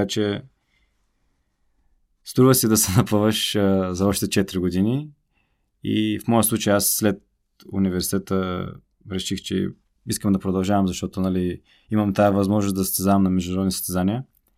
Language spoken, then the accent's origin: Bulgarian; United States; also born or lived in Bulgaria; аз се чувствам като българин, въпреки че там съм израснал от 7 годишна възраст съм в щатите. Аз не мога да си представя да се състезавам за друга държава. Доста често се прибирам в България